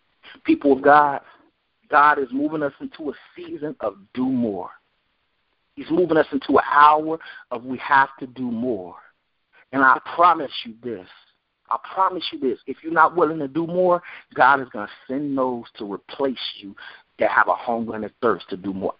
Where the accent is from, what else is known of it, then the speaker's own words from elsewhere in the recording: Chicago, Illinois, United States; now in Jacksonville, United States; I have to love my city, Jacksonville. I'm from Chicago, but I have to love my city, Jacksonville.